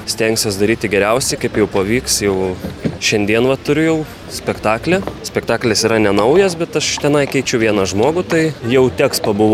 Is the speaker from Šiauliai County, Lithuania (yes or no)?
yes; Joniškis, Šiauliai County, Lithuania; now in Alytus, Lithuania; aš pats šiaip esu kilęs iš Joniškio, mokiausi Šiauliuose, tai taip pat keturis metus tenai gyvenau, kol mokiausi